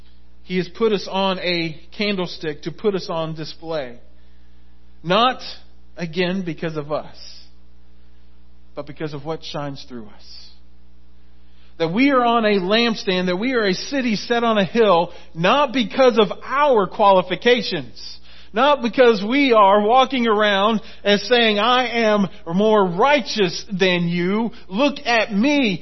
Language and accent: English; Lake Wales, Florida, United States; In Florida, our home where I grew up in Lake Wales was on a hill.